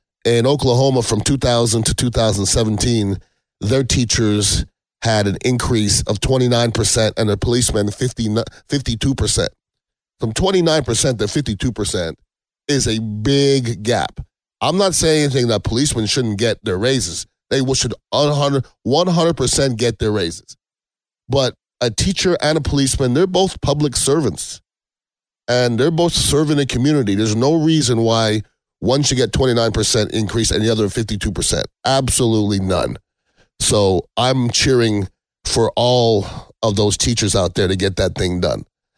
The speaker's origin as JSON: {"language": "English", "country": "Canada", "said": "If anybody knows, I am Canadian. I think I have to preface by saying that."}